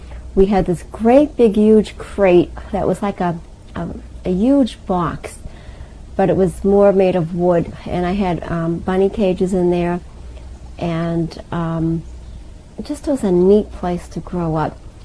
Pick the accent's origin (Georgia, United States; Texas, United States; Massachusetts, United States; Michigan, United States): Massachusetts, United States; Andover; I grew up in Andover, Massachusetts, which is approximately 24 miles north of Boston, and about less than 10 miles from the New Hampshire border, and not that far from Maine.